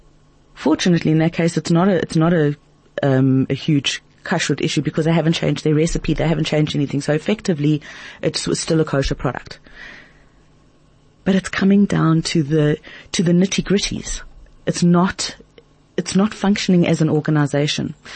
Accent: South Africa; they are so very, very central to our lives as South African Jews.

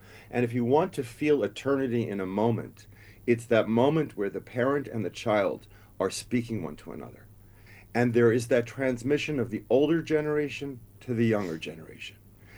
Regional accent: Long Island, New York, United States; I remember growing up in Long Island

